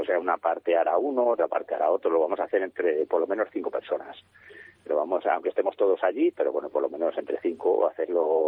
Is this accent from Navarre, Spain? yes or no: yes; Castejón, Navarre, Spain; mi pueblo es Castejón, no es Mandallona.